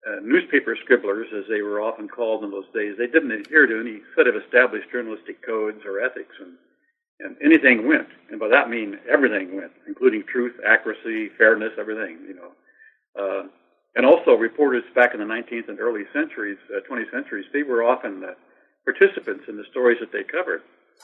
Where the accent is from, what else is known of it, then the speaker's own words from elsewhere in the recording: Kansas, United States; I grew up in Kansas, right next to the Santa Fe Trail.